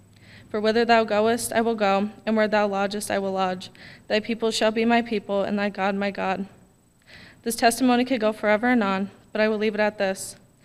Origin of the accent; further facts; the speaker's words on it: Forest City, Pennsylvania, United States; I'm 18 years old, and I'm from Forest City, Pennsylvania. I'm the middle child of six.